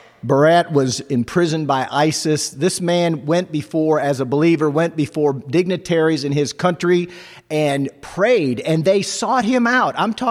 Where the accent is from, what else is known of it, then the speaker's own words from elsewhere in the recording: Garden City, Michigan, United States; it was in Dearborn, where I'm raised from Garden City, just west of Detroit